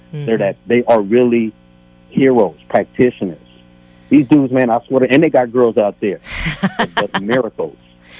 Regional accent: San Francisco, California, United States; I'm a resident and born and raised in District 6, which is actually the TL, South of Market, Treasure Island, and Soma Bay, but grew up primarily in the Tenderloin area in the South of Market.

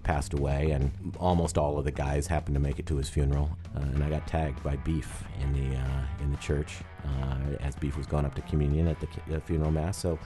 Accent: Spokane, Washington, United States; now in Kirkland, United States; I grew up in Spokane with the rest of these losers, and I live in Kirkland now

